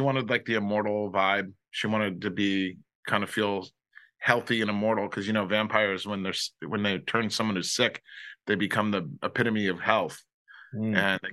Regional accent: New Jersey, United States; also born or lived in San Diego; I grew up in New Jersey. Don't tell anybody, please.

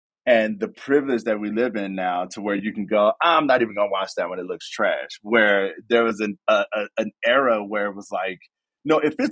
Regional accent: Chicago, Illinois, United States; as a black nerd growing up in Chicago, dude, the homies on the block, they had the dope Jordan shoes on

